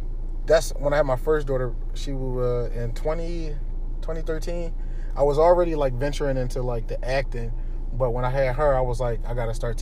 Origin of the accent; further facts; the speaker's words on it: Philadelphia, Pennsylvania, United States; He was based off of, like, just my environment growing up in Philadelphia.